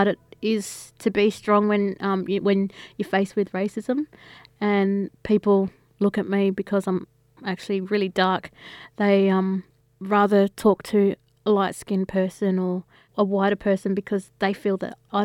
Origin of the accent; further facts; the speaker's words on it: Alice Springs, Northern Territory, Australia; I noticed that in New South Wales and also in my hometown in Alice Springs, a lot of people that listened to … were also, you know, they were proud to be black.